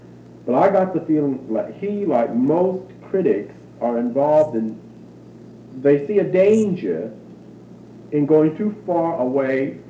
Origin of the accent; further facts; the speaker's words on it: Nantucket, Massachusetts, United States; born there; I was born on Nantucket Island.